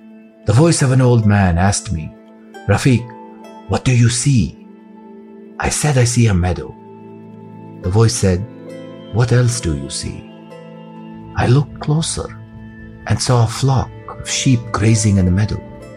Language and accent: English; France; I am a North African Berber, but I grew up in France. I was raised in a Muslim home, but I was really more like a French atheist.